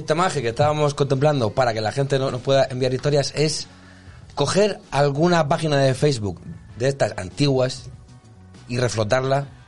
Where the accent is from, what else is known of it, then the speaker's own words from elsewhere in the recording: Spain; como españoles